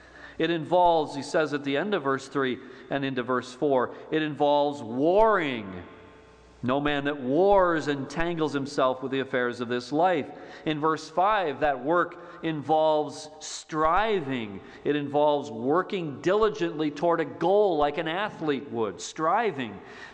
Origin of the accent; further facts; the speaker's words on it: Illinois, United States; But we should understand, as American Christians and Sauk Valley Christians, we should understand that our privilege of very little true persecution is an anomaly.